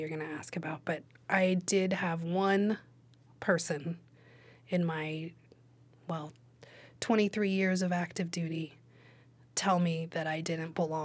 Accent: Los Alamos, New Mexico, United States; growing up in Los Alamos, small town, northern New Mexico

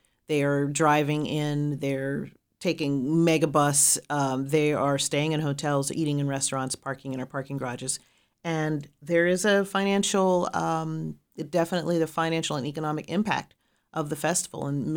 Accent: Pittsburgh, Pennsylvania, United States; Anywhere I've traveled, when I say I'm from Pittsburgh, the people that I talk to, they immediately mention people like

